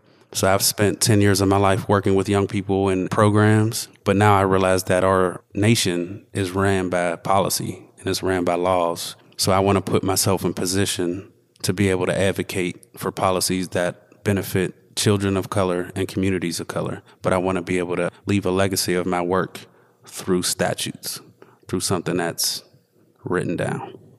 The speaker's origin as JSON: {"language": "English", "town": "Wilkinsburg", "region": "Pennsylvania", "country": "United States", "tie": "born or raised there", "said": "I grew up right here in Wilkinsburg on North Avenue, right behind the high school. And I lived here till I was about 15. I did move to Penn Hills"}